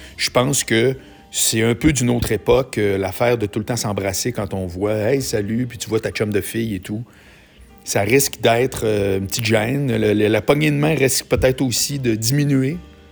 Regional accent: Quebec City, Quebec, Canada; now in Montreal, Canada; D'abord, moi, j'habite Montréal, mais je viens de Québec.

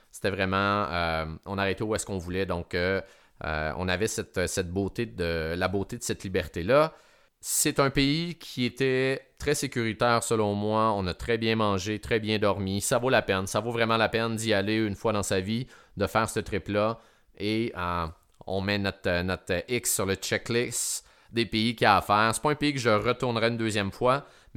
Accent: Quebec, Canada; On vient du Québec

